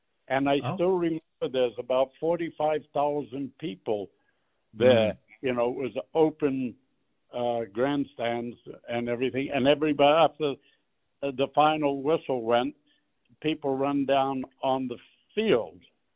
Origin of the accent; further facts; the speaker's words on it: Boston, Massachusetts, United States; No, I'm from Boston.